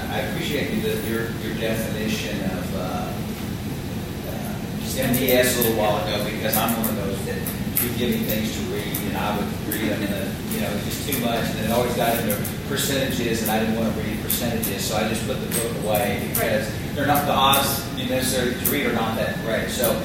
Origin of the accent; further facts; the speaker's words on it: Houston, Texas, United States; we obviously, MD Anderson, we're from Houston, so it was like, this is where we're going to go